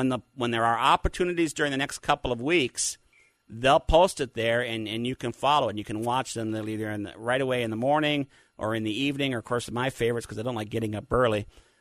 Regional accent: Minnesota, United States; when I was growing up in Minnesota, I used to watch, Apollo moonwalks on one channel and Star Trek reruns on the other

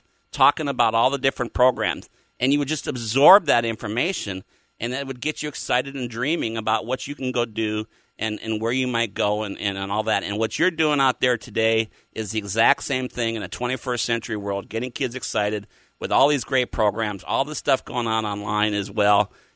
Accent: Minnesota, United States; When I was growing up in Minnesota, before we had the internet, before we had, you know, all this stuff going on available to us

